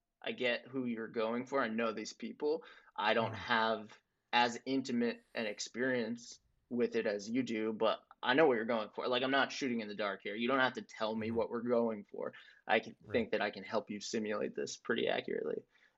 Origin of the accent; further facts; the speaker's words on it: New York, United States; I grew up in New York in Dutchess County, but all of my family on my dad's side is from the city.